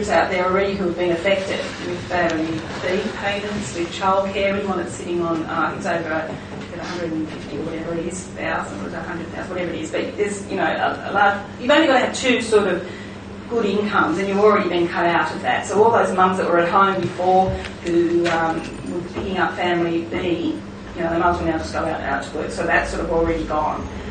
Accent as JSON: {"language": "English", "town": "Sydney", "region": "New South Wales", "country": "Australia", "tie": "born or raised there", "said": "the ones I grew up in Western Sydney"}